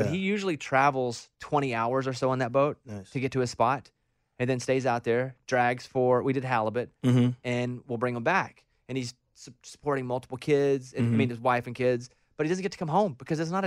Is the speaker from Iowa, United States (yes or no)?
no; Arkansas, United States; And I don't know hockey. I'm from Arkansas. I've never been on a sled.